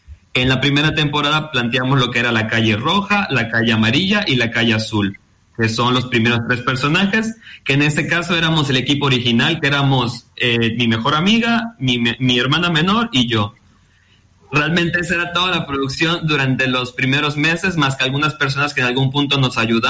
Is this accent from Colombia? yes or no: no; Mexico; moved away as an adult; yo llegué por aquí hace aproximadamente unos 18 meses. Yo soy de México.